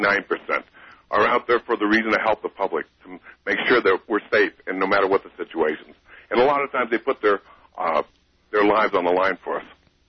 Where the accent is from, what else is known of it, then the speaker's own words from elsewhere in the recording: Boulder, Colorado, United States; I'm from Boulder